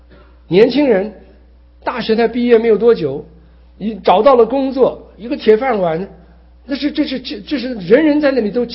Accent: Taiwan; also born or lived in China; 因为我是生在大陆长在台湾

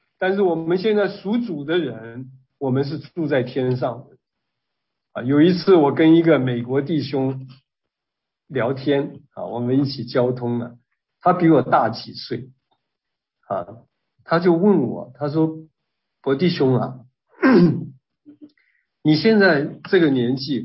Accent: China; now in United States; 所以我说我们中国人才会在美国开这么多中餐馆

